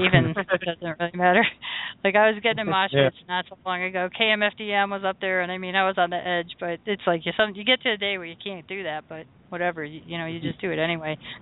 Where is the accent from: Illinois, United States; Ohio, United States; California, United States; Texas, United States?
Illinois, United States; Chicago; Oh, you went to Chicago. That's my hometown.